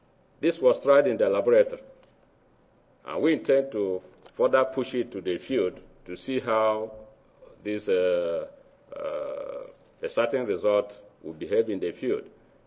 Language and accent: English; Nigeria; I'm sorry for those who may not get my presentation due to my accent, but I came from Nigeria.